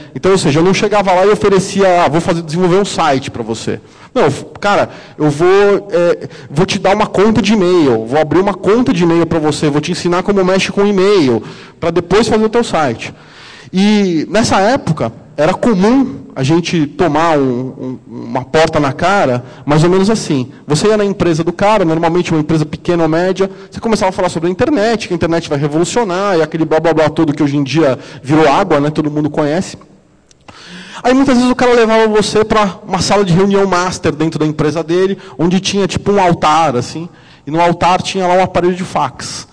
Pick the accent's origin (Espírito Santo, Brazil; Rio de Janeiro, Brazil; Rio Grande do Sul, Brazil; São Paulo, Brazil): São Paulo, Brazil; eu sou lá de São Paulo, eu sou mercantólogo.